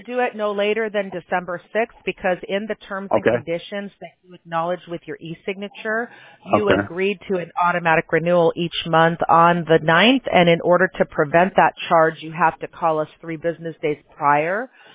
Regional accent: Chicago, Illinois, United States; We're in California, but I grew up in Chicago

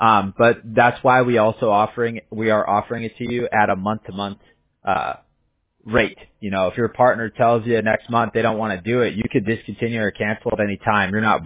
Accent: California, United States; I'm a Chargers fan. I grew up in Southern California.

